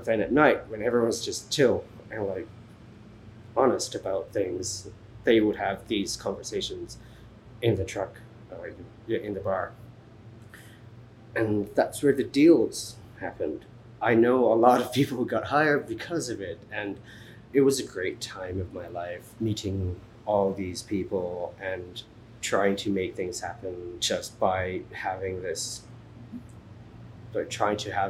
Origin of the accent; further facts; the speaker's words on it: Tacloban, Eastern Visayas, Philippines; I was born here in Tacloban. Like, I grew up here. I come from a huge family, even for a Filipino family. I'm the youngest of 16.